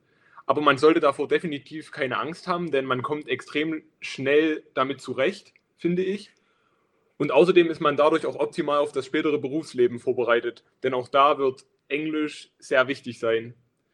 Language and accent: German; Saxony, Germany; now in Dresden, Germany; Und dann ist Dresden halt auch nicht so weit weg von meiner Heimat, dem Erzgebirge. Dadurch hat man halt einerseits das Großstadtleben hier in Dresden, ist aber auch fix mal mit dem Zug nach Hause gefahren.